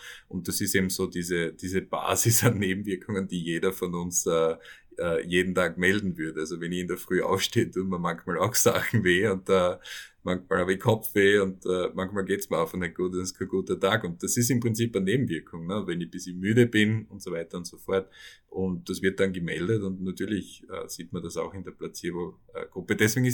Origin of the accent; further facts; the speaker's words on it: Styria, Austria; moved away as an adult; now in United States; ich bin auch Steirer, ich bin auf der Backe aufgewachsen, bin dann zur Ausbildung nach Wien an die Universität für Bodenkultur